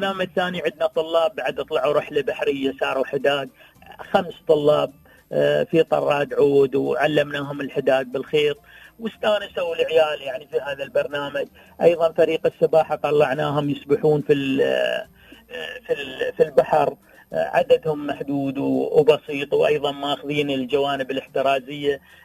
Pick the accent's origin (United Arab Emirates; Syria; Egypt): United Arab Emirates; لغة بوتنا وشوابنا، لغتنا الأصيلة، لغة دولة الإمارات العربية المتحدة، يتعرفون على المفردات، لهجتنا المحلية